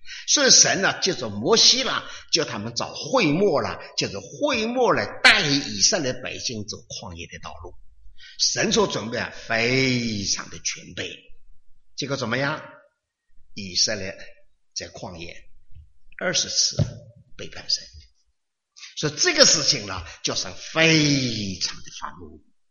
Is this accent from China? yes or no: yes; China; 我说我是中国人，我们都是中国人